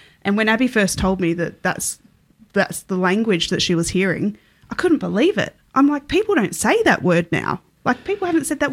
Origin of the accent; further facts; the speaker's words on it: Broken Hill, New South Wales, Australia; now in Port Macquarie, Australia; So I was born in Broken Hill and I grew up in Broken Hill.